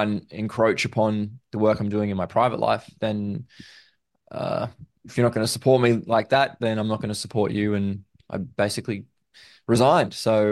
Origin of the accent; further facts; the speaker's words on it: Brisbane, Queensland, Australia; But unfortunately, they didn't offer chiropractic in my hometown, Brisbane.